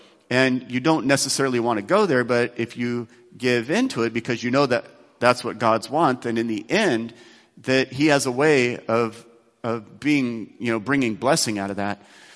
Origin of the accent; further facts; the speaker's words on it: Beaverton, Oregon, United States; I'm a Catholic priest. I'm from Beaverton.